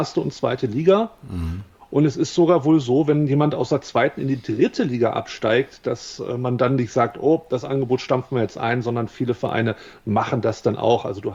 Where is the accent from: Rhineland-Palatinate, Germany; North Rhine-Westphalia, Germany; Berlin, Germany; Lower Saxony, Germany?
Lower Saxony, Germany; Wolfsburg; now in Hamburg, Germany; das Ding ist, Herkunft geht vor Heimat, also muss Wolfsburg wohl gewinnen